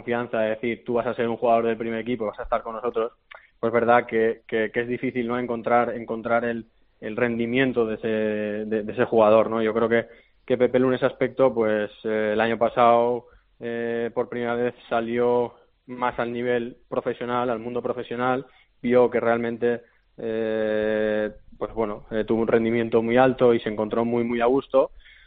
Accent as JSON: {"language": "Spanish", "town": "Xàtiva", "region": "Valencian Community", "country": "Spain", "said": "al final soy de Valencia, o sea, soy de Xàtiva"}